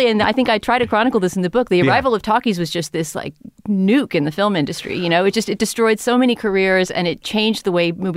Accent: San Antonio, Texas, United States; at least where I grew up in San Antonio, Texas, there were not, it was not easy to see silent movies

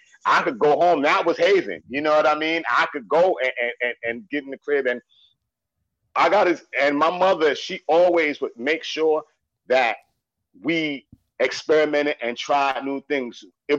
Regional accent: New York City, New York, United States; But I was from the East New York.

